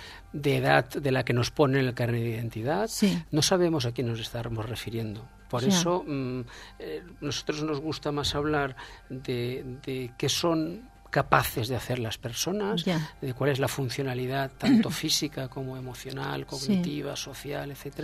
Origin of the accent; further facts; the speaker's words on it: Alcoy, Valencian Community, Spain; Y luego, como has dicho al principio, soy de Alcoy.